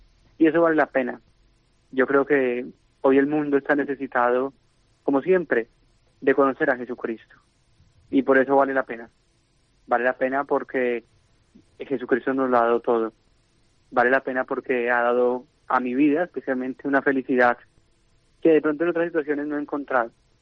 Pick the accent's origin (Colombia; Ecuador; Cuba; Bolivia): Colombia; Bogotá; yo estuve en un colegio de religiosas en mi país, en Colombia, en Bogotá, y a los 9, 10 años nos preguntaban qué queríamos ser